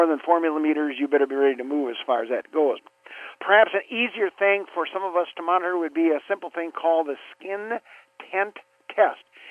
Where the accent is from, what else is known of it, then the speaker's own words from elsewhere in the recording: Wisconsin, United States; I grew up in Wisconsin on our Green Bay Dairy Farm.